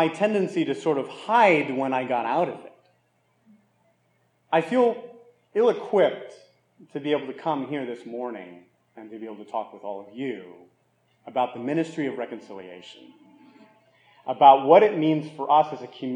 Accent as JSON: {"language": "English", "town": "Miami", "region": "Florida", "country": "United States", "tie": "born or raised there", "said": "I think growing up in Miami, because you're just sort of, you know, everybody was Cuban in Miami, right?"}